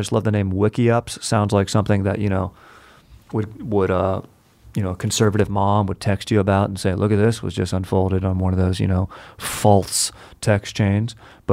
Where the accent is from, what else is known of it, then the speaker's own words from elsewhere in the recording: California, United States; accent: SoCal; That's just my SoCal accent coming in right there.